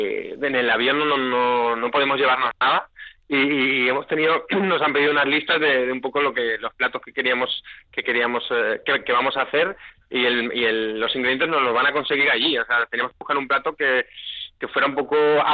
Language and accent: Spanish; Valencia, Valencian Community, Spain; yo soy de Valencia.